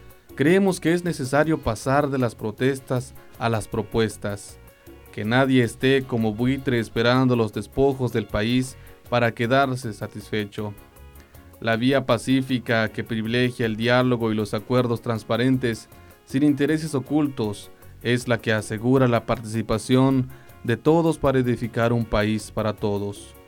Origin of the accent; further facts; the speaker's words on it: Mexico; Compartimos como mexicanos